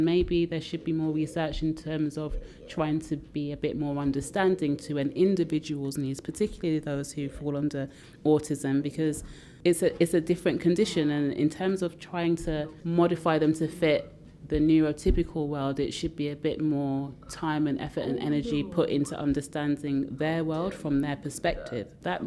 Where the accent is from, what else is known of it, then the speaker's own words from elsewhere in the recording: Birmingham, West Midlands, United Kingdom; accent: Brummie; I'm originally a Brummy, but my accent's got a bit lost somewhere, apparently.